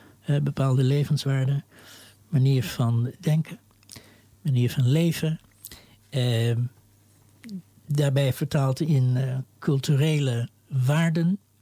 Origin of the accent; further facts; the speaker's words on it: Amsterdam, North Holland, Netherlands; Ik kom uit de Bijlmer. Ik heb jarenlang in de Bijlmer, Amsterdamse Bijlmer, gewoond.